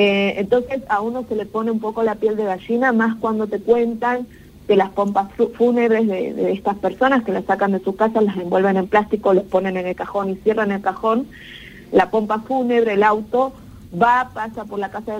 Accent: Salta, Argentina; yo soy salteña

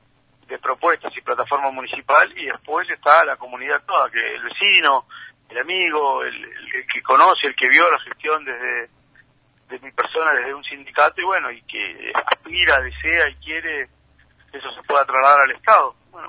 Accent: Puerto San Julián, Santa Cruz, Argentina; yo soy nacido y criado acá en Puerto San Julián, así que soy un hombre patagónico de pura cepa. Soy una persona que viene de una familia muy humilde y histórica acá de Puerto San Julián.

